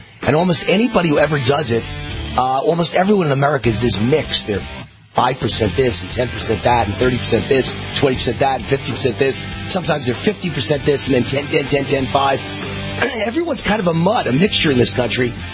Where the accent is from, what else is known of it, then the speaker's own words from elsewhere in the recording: New York, United States; now in Dallas, United States; I'm proud of my Dallas Cowboys, even though I'm a New Yorker born and bred.